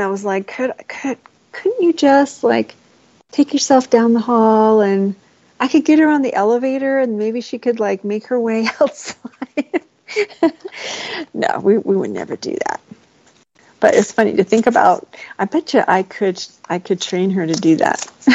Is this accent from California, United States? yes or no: no; Maryland, United States; moved away; like I've been out here a while, out here meaning out from the East Coast. I'm from Maryland, so out here for a while now, but I still don't quite know everything that is to the west of Denver.